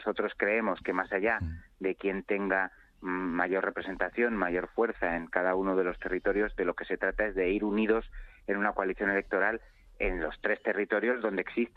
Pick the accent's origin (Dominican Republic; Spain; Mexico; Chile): Spain; Madrid, Community of Madrid; Yo soy español, nacido en Madrid y criado en Madrid además, y vine a vivir a Cataluña y hice aquí mi familia y mi vida.